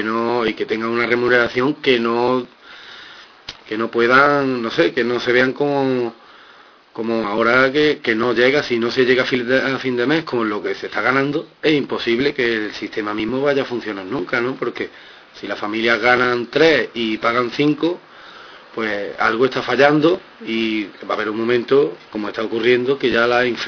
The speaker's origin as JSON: {"language": "Spanish", "town": "Alameda", "region": "Andalusia", "country": "Spain", "said": "sino en Alameda, por ejemplo, de donde yo soy"}